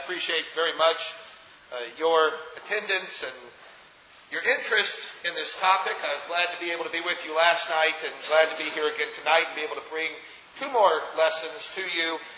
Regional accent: Midwest, United States; I'm from the South, at least now. I grew up in the Midwest, but I live in the South

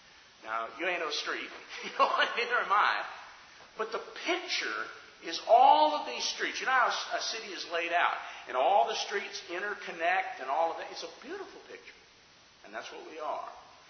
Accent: United States; When I talk of myself as an American, and I thank God for being in this country

